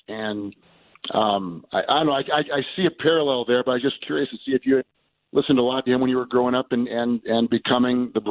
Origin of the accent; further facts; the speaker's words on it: Green Bay, Wisconsin, United States; I grew up in Green Bay. My dad was with the Packers for almost 4 decades. And so living there, football was intense.